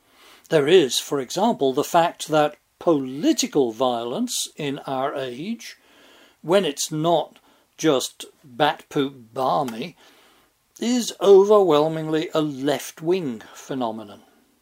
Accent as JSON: {"language": "English", "region": "England", "country": "United Kingdom", "tie": "born or raised there", "said": "the member elected by my hometown in England, as it happens, was shot dead in the lobby of the House of Commons."}